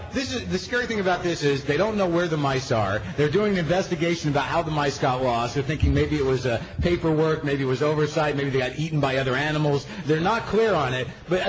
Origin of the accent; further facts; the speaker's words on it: New Jersey, United States; born there; I was born in New Jersey.